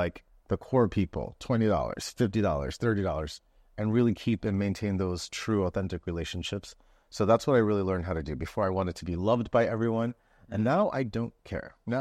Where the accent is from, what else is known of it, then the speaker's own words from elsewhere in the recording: New York City, New York, United States; I think like as a New Yorker, you're used to, it's a very transient city.